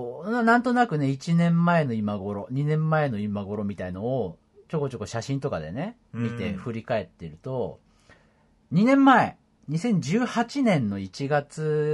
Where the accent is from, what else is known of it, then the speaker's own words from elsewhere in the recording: Saitama, Japan; 僕埼玉県出身ですけど、